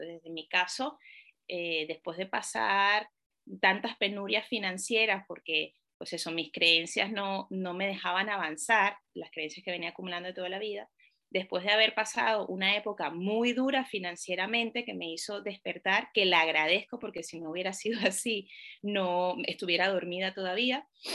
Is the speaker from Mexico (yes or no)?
no; Venezuela; moved away as an adult; now in Spain; Soy venezolana, llevo en España, van a ser 18 años ya.